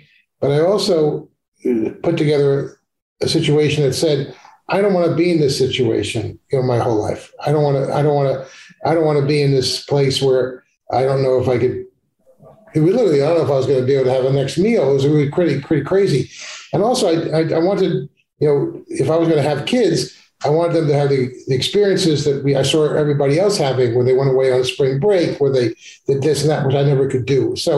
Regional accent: New York, United States; When I was growing up, and I was growing up on Long Island, and it was in a town

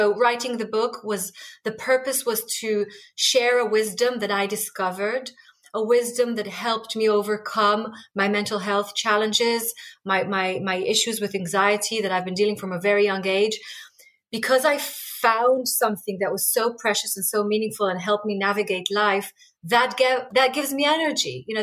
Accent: Israel; So I was raised in Israel

